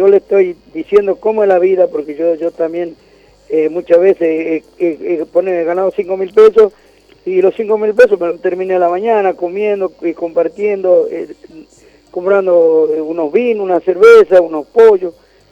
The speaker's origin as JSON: {"language": "Spanish", "town": "La Quiaca", "region": "Jujuy", "country": "Argentina", "tie": "born or raised there", "also_born_or_lived": "Higuera", "said": "yo nací en Higuera, a 20 kilómetros de Villazón, y me crié en La Quiaca cuando era niño, allá"}